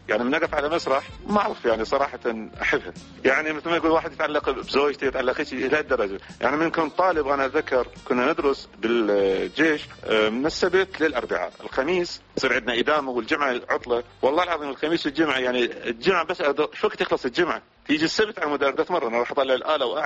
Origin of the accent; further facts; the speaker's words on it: Iraq; أنا كعراقي بلدي أولى